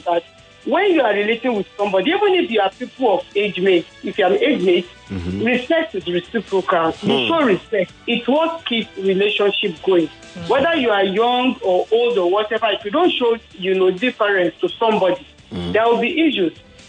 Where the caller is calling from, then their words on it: Ikeja, Lagos, Nigeria; I'm calling from Ikeja.